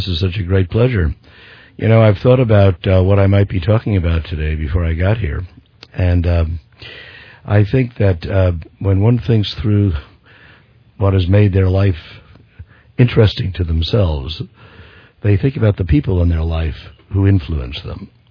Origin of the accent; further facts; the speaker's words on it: Elizabeth, New Jersey, United States; I grew up in Elizabeth, New Jersey.